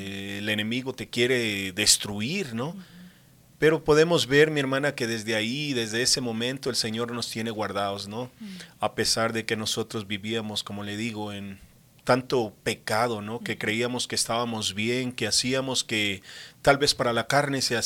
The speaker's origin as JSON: {"language": "Spanish", "town": "Cuernavaca", "region": "Morelos", "country": "Mexico", "said": "Yo soy de México, de Cuernavaca, Morelos, México. Uh-huh. Ahí soy nacido, en Cuernavaca."}